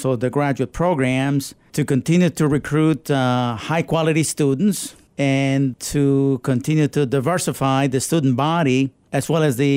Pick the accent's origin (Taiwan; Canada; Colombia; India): Colombia; English is a second language; now in Texas, United States; We enjoy the benefits of superb weather coming from a tropical country. And I was born and raised in Colombia.